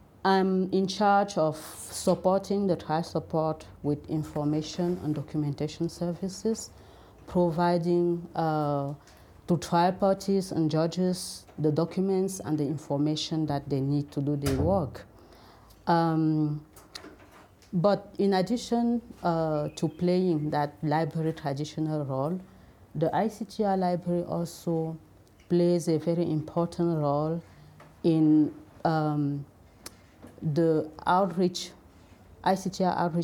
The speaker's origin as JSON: {"language": "English", "country": "Cameroon", "said": "I'm from Cameroon"}